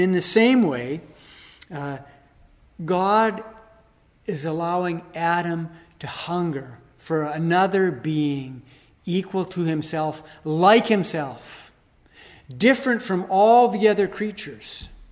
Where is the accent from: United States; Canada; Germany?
Canada; You know, growing up in Canada, I take so many things for granted.